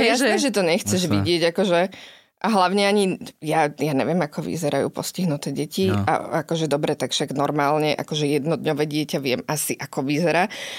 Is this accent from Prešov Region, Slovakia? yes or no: no; Bratislava, Bratislava Region, Slovakia; som z Bratislavy